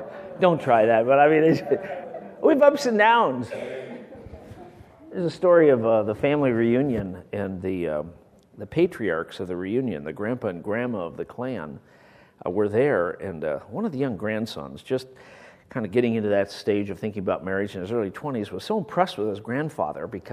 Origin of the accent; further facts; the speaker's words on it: Michigan, United States; And back when I was growing up in Michigan, if my dad needed to relax, we had two gentlemen in our church who had airplanes